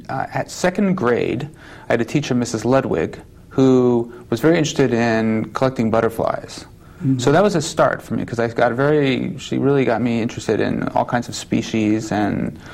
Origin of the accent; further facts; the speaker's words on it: Ibadan, Oyo, Nigeria; born there; I was born in Nigeria, in a town called Ibadan, and my parents were there doing teaching.